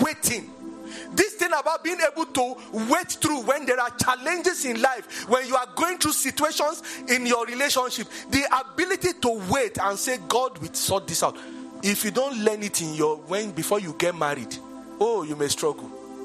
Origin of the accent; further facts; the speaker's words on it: Nigeria; I'm a Nigerian. I have a country.